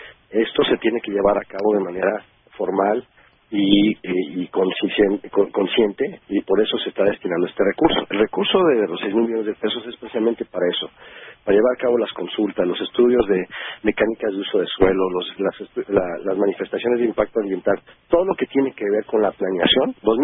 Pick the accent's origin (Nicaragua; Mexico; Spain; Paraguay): Mexico; como mexicanos nos está llamando la atención.